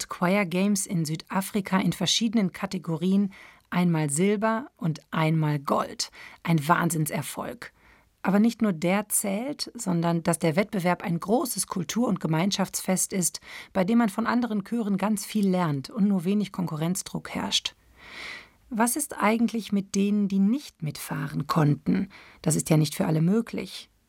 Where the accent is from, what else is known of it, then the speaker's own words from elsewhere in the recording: Langenberg, Germany; Ich komme aus Langenberg und mich hat der Gospel auch gepackt.